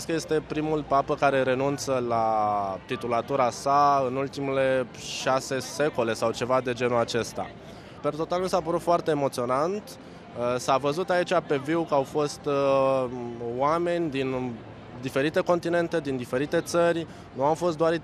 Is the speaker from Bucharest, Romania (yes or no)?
yes; Bucharest, Romania; am 25 de ani și sunt din București.